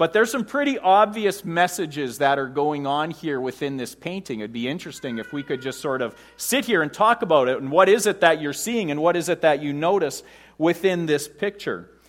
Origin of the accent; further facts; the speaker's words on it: Saskatchewan, Canada; Growing up in Saskatchewan, we thought a John Deere tractor in a wheat field was fine art.